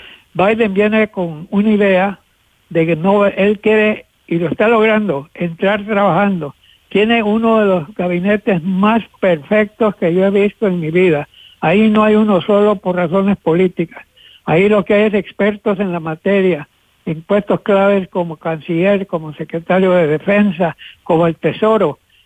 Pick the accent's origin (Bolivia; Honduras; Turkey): Honduras; now in United States; yo soy de Honduras, ahí tenía mis programas y todo, regreso en el 80, llevo 41 años acá